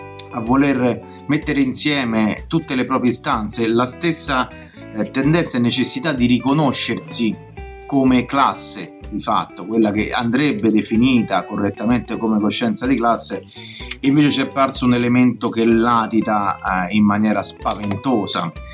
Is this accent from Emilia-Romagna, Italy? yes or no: no; Rome, Lazio, Italy; accent: Roman; abito a Roma, si deduce dal mio accento